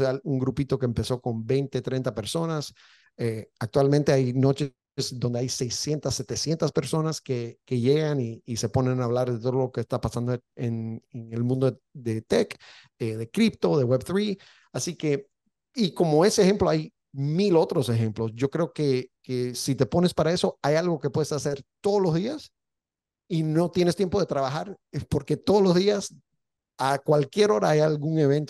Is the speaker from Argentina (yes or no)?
no; Miami, Florida, United States; yo nací en Miami, mis padres son cubanos, mi esposa es cubana, he tenido el privilegio de ver cómo se desarrolla Miami a través de los últimos 45 años